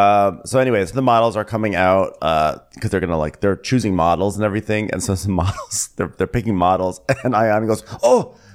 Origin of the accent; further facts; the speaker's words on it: Austin, Texas, United States; now in Dubai, United Arab Emirates; growing up in Austin, Texas, once a year we would take a trip to like Corpus Christi.